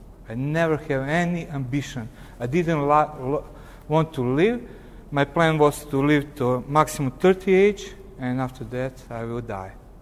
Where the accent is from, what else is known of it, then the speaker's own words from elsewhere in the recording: Novi Sad, Vojvodina, Serbia; English is a second language; I'm from Novi Sad. I'm pastor of Protestant Christian Fellowship, that is Free Evangelical Church